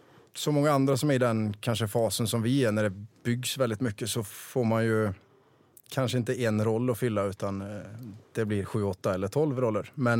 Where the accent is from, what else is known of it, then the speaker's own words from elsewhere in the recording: Vara, Västra Götaland County, Sweden; jag köpte en restaurang i Vara, där jag kommer ifrån.